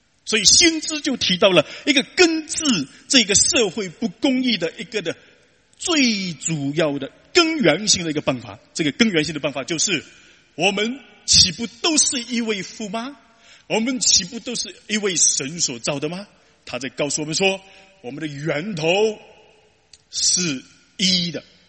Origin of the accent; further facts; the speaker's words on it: China; 那是我们中国人马上就会说，是非之心又值几两钱呢？